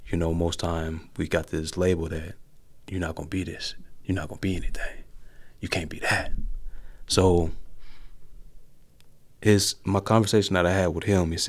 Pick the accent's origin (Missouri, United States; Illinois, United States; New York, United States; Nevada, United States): Illinois, United States; Rock Island; I just had the idea came because I come from The Half.